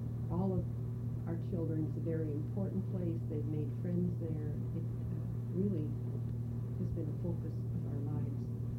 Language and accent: English; Midwest, United States; We're from the Midwest originally. I'm a preacher's daughter